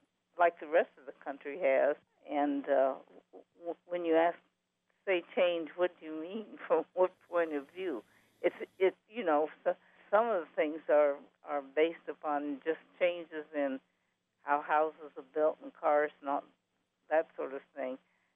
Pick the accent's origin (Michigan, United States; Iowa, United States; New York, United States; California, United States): Iowa, United States; Waterloo; now in Cedar Rapids, United States; Mm-hmm, I was born in Waterloo.